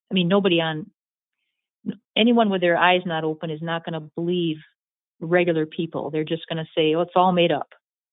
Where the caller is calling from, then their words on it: Fort Atkinson, Wisconsin, United States; calling from Fort Atkinson, Wisconsin.